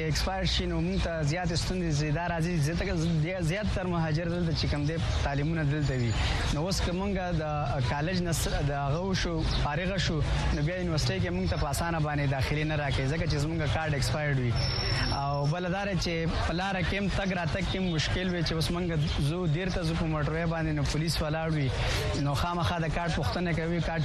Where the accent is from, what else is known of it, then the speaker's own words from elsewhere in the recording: Pakistan; مونږ دلته په پاکستان کې پیدا شو هم دلته غل شو هم دلته دا غل شو